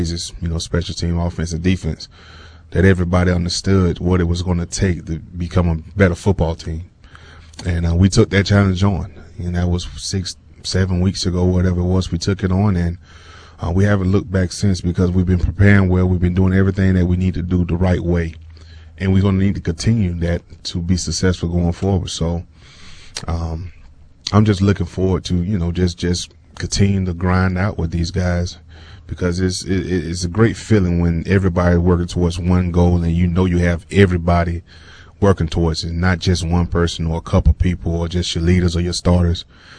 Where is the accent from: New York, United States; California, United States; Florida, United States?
Florida, United States; I mean, even growing up in Florida, cold, I always loved being cold.